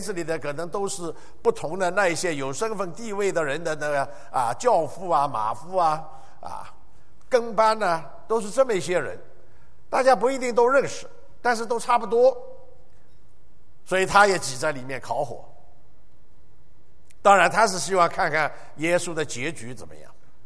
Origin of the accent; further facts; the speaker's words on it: China; 现在很多人尤其我们中国人啊，很容易有这样的一种思想啊